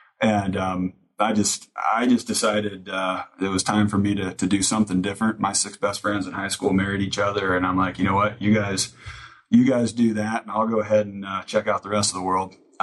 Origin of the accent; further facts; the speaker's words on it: Nebraska, United States; I grew up in Nebraska, and you grow up worshiping the Huskers as a football team.